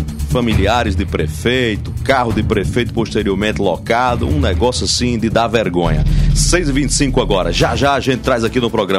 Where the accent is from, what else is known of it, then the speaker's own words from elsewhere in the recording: Marizópolis, Paraíba, Brazil; a cidade de Marisópolis, no sertão da Paraíba, minha cidade natal